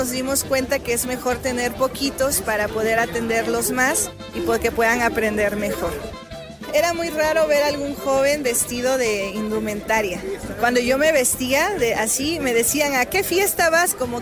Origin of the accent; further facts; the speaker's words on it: Oaxaca, Mexico; había técnicas que se estaban perdiendo en mi pueblo y en algunos otros pueblos del Istmo.